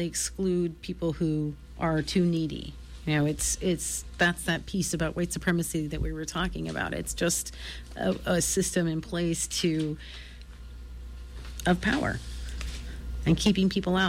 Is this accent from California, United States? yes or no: yes; California, United States; now in Forest Ranch, United States; I was born in Southern California. I lived in a rural community as a kid. Pretty much, I lived in a lot of rural communities of Northern California, Arcata, where I live now in Forest Ranch.